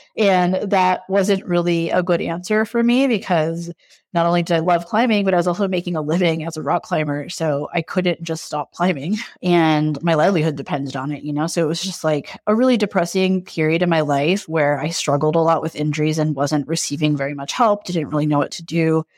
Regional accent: California, United States; now in Oakland, United States; I'm in Oakland, California. I've been in the Bay Area since 2005, but I grew up originally in Southern California, and that's where I started climbing.

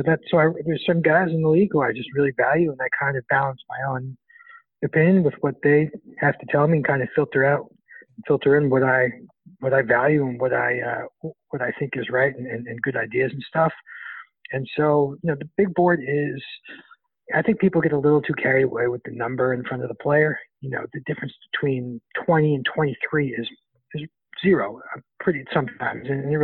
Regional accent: New York, United States; I'm from New York, and I don't think I picked the Knicks.

